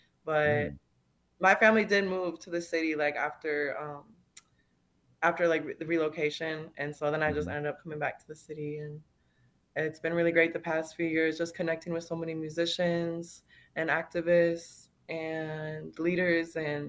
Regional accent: St. Michael, Minnesota, United States; born or raised there; now in Minneapolis, United States

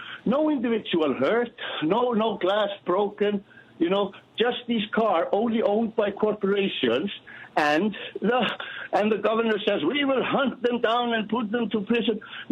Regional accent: Iceland; English is a second language; now in Malta; No, I'm calling from Malta, but I'm Icelandic.

